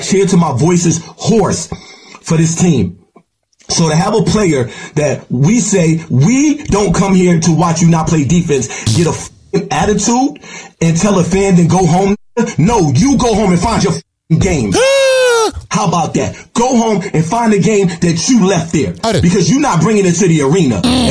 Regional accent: Brooklyn, New York, United States; I'm not even from Sacramento. I'm from Brooklyn.

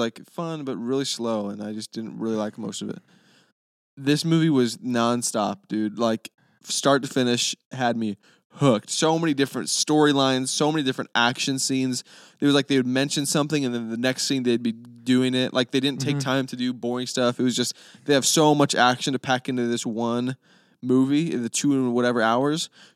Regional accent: Florida, United States; But hey, I'm American.

